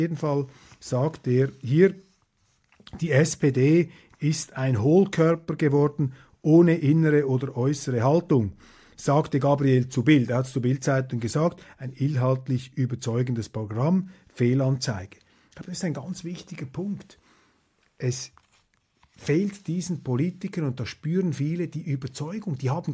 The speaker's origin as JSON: {"language": "German", "country": "Switzerland", "said": "wo es dir also als Schweizer schlichtweg die Schuhe auszieht, wenn man dem zuhört."}